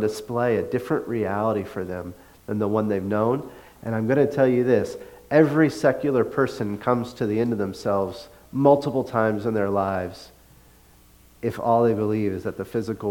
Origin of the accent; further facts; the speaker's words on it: the South, United States; And I grew up in the South, and racism kind of takes a different form in the South than it does up here.